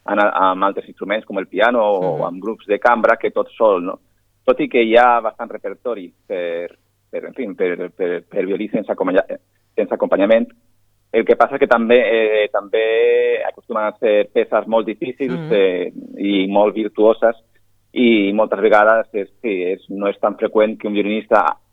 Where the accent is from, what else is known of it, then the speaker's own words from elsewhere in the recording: Galicia, Spain; Catalan is a second language; vaig començar allà a Galícia, jo soc gallec